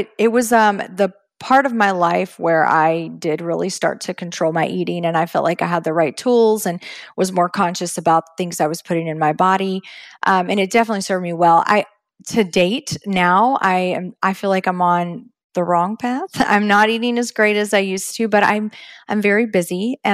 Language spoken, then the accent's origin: English; Texas, United States; So I even growing up in Texas, believe it or not, which is interesting.